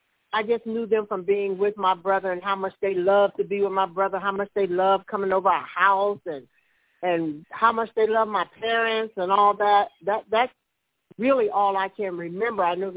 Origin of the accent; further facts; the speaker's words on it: Collinsville, United States; Growing up in Collinsville was challenging to me at times, you know, at a young age.